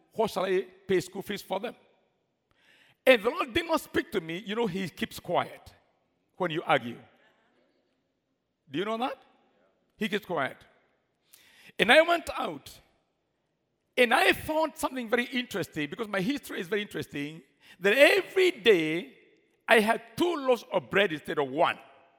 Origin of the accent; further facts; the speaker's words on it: Sabatia, Vihiga County, Kenya; I come from Sabatia Fire Station where we only sold donkeys and the best transport we saw is donkeys.